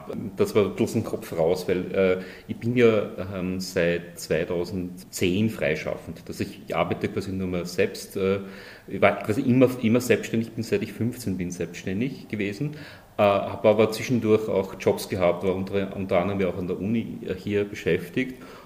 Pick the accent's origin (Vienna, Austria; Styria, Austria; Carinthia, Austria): Styria, Austria; Graz; Also ja, ich habe die Steiermark ja nie aufgegeben, bin Steirer und bin in Graz aufgewachsen.